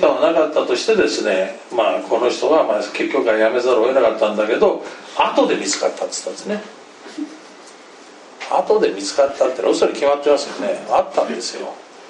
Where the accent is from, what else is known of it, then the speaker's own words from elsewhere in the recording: Imabari, Ehime, Japan; 地元の今治市なんです。